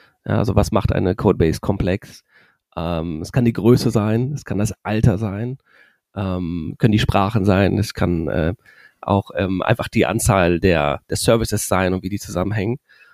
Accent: Germany; wir sind drei Founder, alle aus Deutschland, alle mit einem Tech-Background, also Coding.

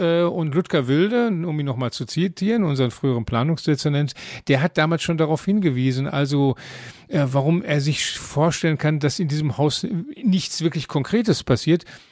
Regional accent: Dortmund, North Rhine-Westphalia, Germany; Und ich hoffe als Dortmunder, dass das sehr, sehr schnell passiert

